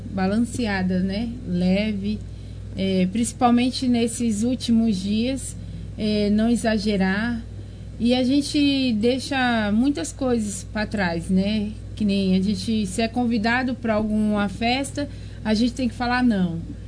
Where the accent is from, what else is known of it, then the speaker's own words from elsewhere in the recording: Bahia, Brazil; Sou baiana.